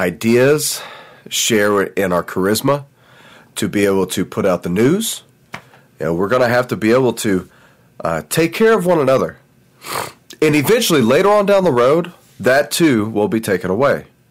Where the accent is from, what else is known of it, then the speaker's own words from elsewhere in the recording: United States; because I'm an American and it's cool and I like it and I have the right to.